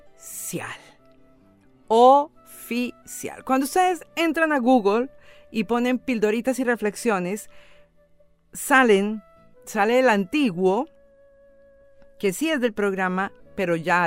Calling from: Zarzal, Valle del Cauca, Colombia; Buenas noches, le escribo desde Zarzal, Valle, Colombia, desde mi tierrita.

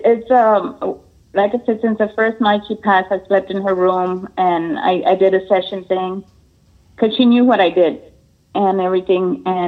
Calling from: San Antonio, Texas, United States; Hi, this is … I'm in San Antonio, Texas.

